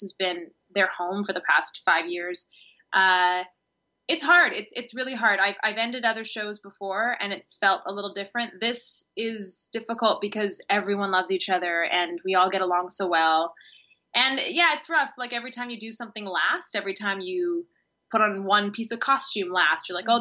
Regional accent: Vancouver, British Columbia, Canada; now in Toronto, Canada; I'm from Canada. I'm from Vancouver, and I live in Toronto, but I go to Los Angeles for half the year and New York as well, so I kind of move around.

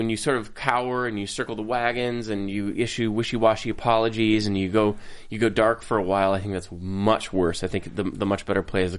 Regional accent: Minnesota, United States; I'm from Minnesota, for crying out loud.

